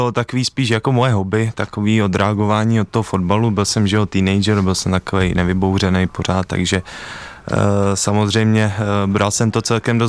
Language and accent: Czech; Strakonice, South Bohemian Region, Czechia; Takže já jsem ze Strakonic, jsem strakonický dudák, no.